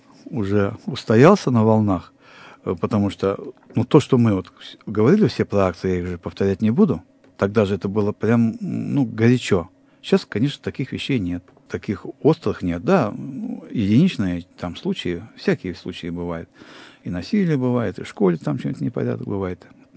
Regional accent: Sverdlovsk Oblast, Russia; Говорю, вот я из Свердловской области.

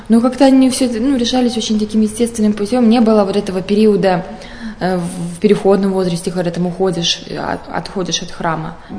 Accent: Latvia; now in Russia; Вообще, я сама из Латвии, Прибалтика.

